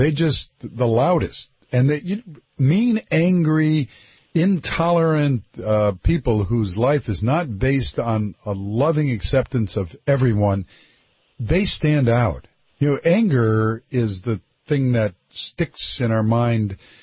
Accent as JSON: {"language": "English", "town": "Detroit", "region": "Michigan", "country": "United States", "tie": "born or raised there", "also_born_or_lived": "Highland Park", "said": "I was born, I always say, you know, people say you're born and raised in Detroit. So I was born and raised hell in Detroit."}